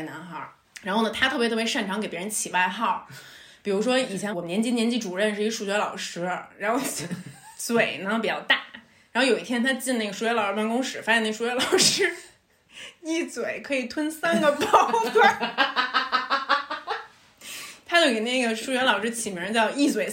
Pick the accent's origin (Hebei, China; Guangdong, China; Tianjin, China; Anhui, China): Tianjin, China; accent: Tianjin; 我们天津口音怎么惹你了？